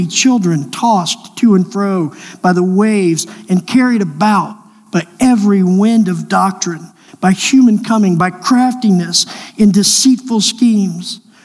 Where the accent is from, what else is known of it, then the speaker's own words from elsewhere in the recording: Savannah, Georgia, United States; I grew up in Savannah. Savannah is one of those places that has a large Irish community.